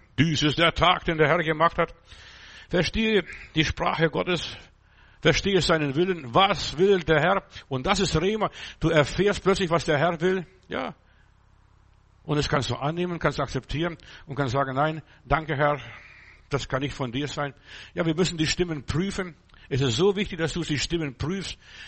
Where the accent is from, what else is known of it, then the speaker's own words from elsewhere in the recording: Lithuania; das sieht aus wie bei uns in Litauen im Kreuzotter-Brutgebiet.